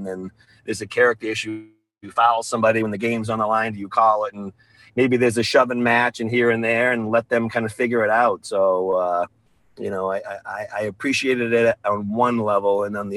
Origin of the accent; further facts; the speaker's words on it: Rumford, Maine, United States; growing up in Rumford and being lucky enough for that community to have a lot of success in basketball.